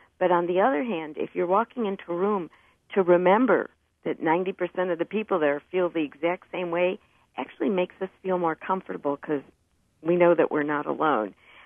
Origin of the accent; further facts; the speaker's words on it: Chicago, Illinois, United States; I'm originally from Chicago, and you know that's old politics.